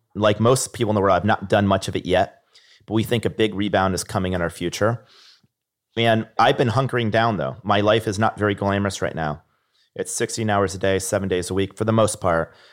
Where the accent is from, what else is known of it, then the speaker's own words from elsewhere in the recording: Niskayuna, New York, United States; I remember growing up in Niskanen, New York. The only entrepreneur I met was Bob from Bob's Pizza.